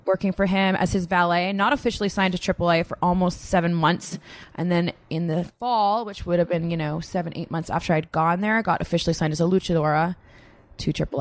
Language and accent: English; Canada; because I am Caucasian, or because I come from Canada